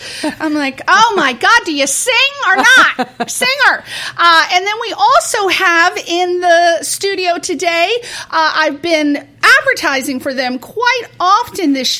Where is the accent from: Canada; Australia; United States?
United States; Connecticut; I'm from Connecticut, so